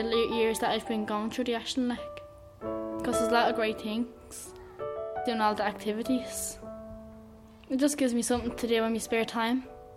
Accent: Dublin, Leinster, Ireland; I'm 14 years old and I'm from Ballymun. I just live with my mum.

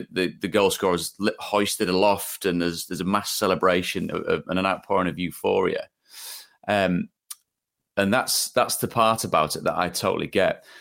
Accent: Hull, Yorkshire and the Humber, United Kingdom; So I was born and bred in Hull

